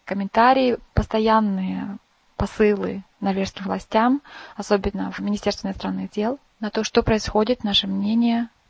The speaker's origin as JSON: {"language": "Russian", "town": "Elista", "region": "Kalmykia", "country": "Russia", "tie": "born or raised there", "lives_now": "Oslo, Norway", "said": "Я родом из Калмыкии, из города Элисты, но только что закончила университет Осло здесь, где училась последние 6 лет"}